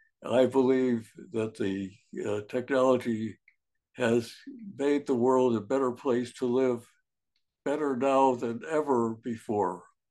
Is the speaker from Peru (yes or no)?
no; Winnipeg, Manitoba, Canada; also born or lived in Chicago, United States; 7 years old, I was walking down the street in Winnipeg, Canada, where I lived for a number of years. I was born actually in Chicago in the U.S., but my folks moved to Winnipeg for a number of years.